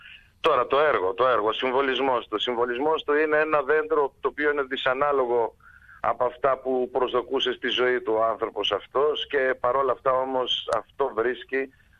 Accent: Germany; και εγώ παιδί μεταναστών είμαι και εγώ μεγάλωσα στη Γερμανία

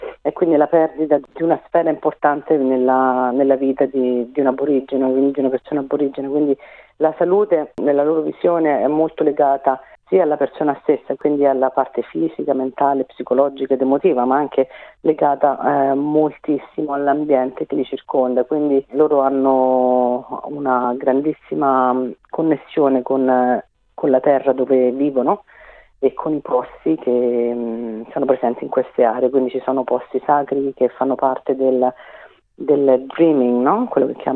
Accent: Rome, Lazio, Italy; io sono di Roma

